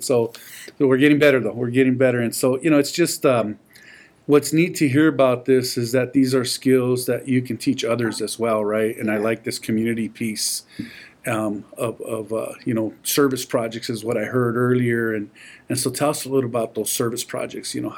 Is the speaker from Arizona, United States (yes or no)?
yes; Tucson, Arizona, United States; And I grew up here in Tucson, went to Sunnyside High School, and we didn't have these programs.